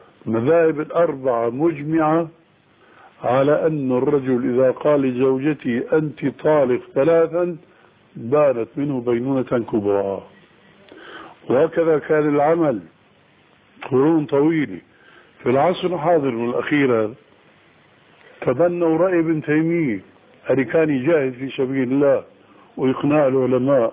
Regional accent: Damascus, Damascus Governorate, Syria; عندنا في دمشق في اربعه محاريب

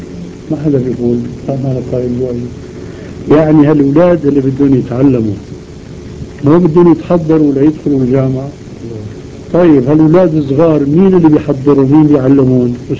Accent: Syria; مثل ما بيقولوا الشوام عندنا في الشام

